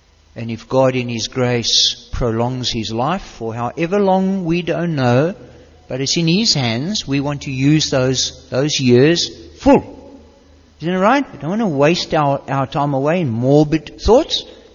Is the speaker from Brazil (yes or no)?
no; Gauteng, South Africa; when I was a little guy, we grew up in Gauteng. You know, it used to be called Transvaal.